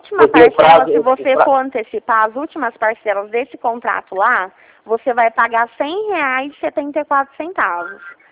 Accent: Ribeirão Preto, São Paulo, Brazil; Eu sou daqui de Ribeirão Preto

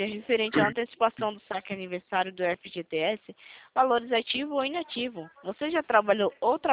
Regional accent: São Paulo, Brazil; Eu sou de São Paulo.

